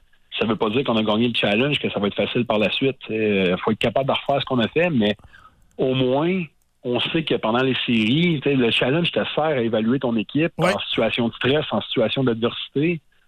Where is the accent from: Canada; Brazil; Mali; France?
Canada; Magog, Quebec; now in Rivière-du-Loup, Canada; Mais je viens de la région de Magog.